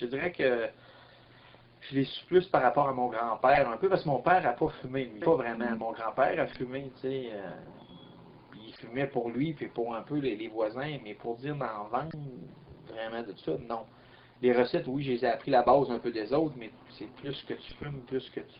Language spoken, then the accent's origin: French; Kamouraska, Quebec, Canada; je suis né le 9 mars 1970. Je viens de Kamouraska, je suis né à Kamouraska, j'ai toujours vécu là, mes ancêtres aussi, ici en région. Puis on est une famille de pêcheurs, de grand-père, puis père, puis moi aussi.